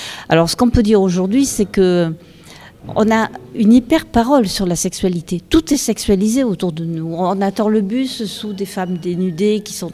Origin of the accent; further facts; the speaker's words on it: Bordeaux, Nouvelle-Aquitaine, France; moi je suis de Bordeaux, hein.